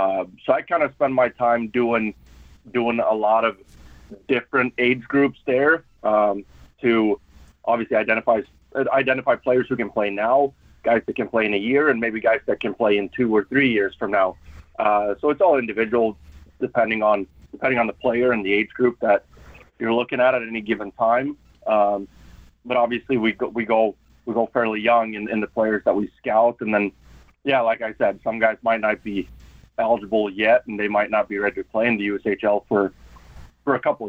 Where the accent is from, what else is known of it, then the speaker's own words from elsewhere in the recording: Stockholm, Stockholm County, Sweden; now in United States; So originally born and raised in Stockholm, Sweden, grew up over in Sweden. They came over to the U.S. 2015, so about 10 or so years ago.